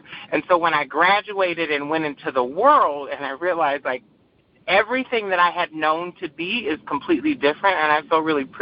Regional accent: Saginaw, Michigan, United States; And so what was unique about my experience growing up in Buena Vista in Saginaw was my understanding of strong women of color leaders.

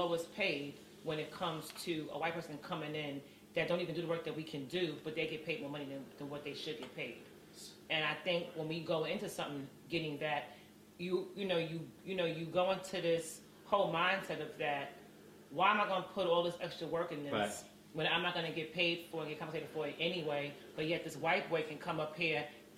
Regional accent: New York City, New York, United States; Because I'm like, you know, I'm from Harlem, so I got to rep my borough. You know what I'm saying? So I'm repping Harlem.

